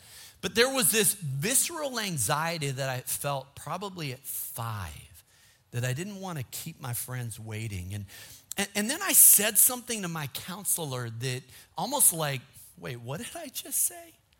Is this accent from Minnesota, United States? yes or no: yes; Minnesota, United States; Now, I grew up in Minnesota.